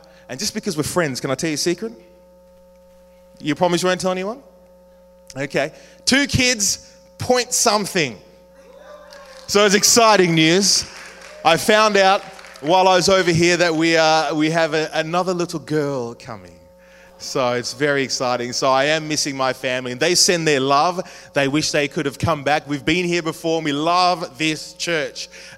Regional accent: Jamaica; also born or lived in Australia; when I was growing up, when I was in Jamaica, it was kind of cool because I was born in Australia, so I could tell people, you know, I was actually from Australia

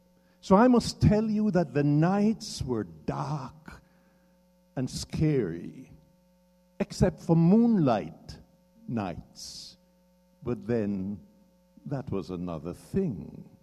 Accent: Bethany, Saint Ann, Jamaica; I come from a little island called Jamaica, and I grew up in the countryside in the remote district of Bethany in the parish of St. Anne. When I grew up in Bethany, there was no electric lights, no electricity at all.

